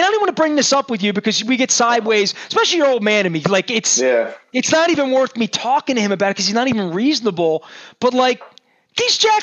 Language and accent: English; Dundalk, Maryland, United States; My childhood was screwed up. I grew up in Dundalk.